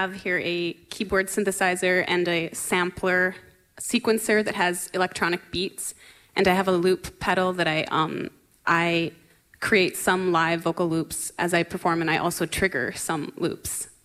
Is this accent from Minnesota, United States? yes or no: yes; Oakley, Minnesota, United States; Right, I'm kind of from Oakley, which is kind of by Plummer, by Goodridge.